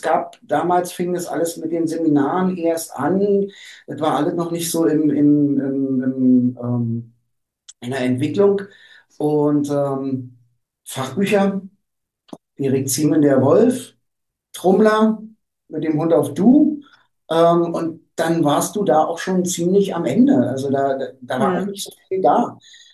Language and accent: German; East Germany, Germany; ich komme aus dem Osten.